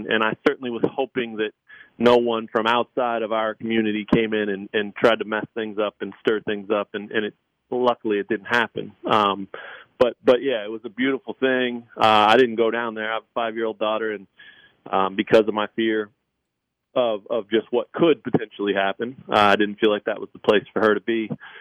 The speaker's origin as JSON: {"language": "English", "town": "Lawrence", "region": "Kansas", "country": "United States", "tie": "born or raised there", "said": "I was incredibly proud of my hometown and the way the protests went down here in Lawrence, Kansas"}